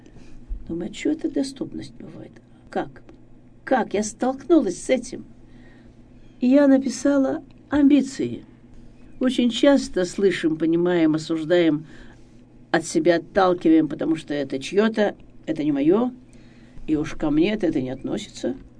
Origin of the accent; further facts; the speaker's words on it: Ural, Russia; Я с Урала, а мы вас знаем и читаем